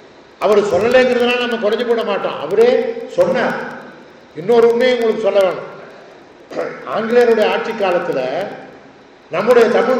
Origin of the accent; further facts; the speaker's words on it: Pallam, Tamil Nadu, India; நான் என்னுடைய சொந்த ஊரான பள்ளத்தில் பல ஆண்டுகளுக்கு முன்னால் திருக்குறள் கழகம் என்று ஒரு அமைப்பை நிறுவினேன்.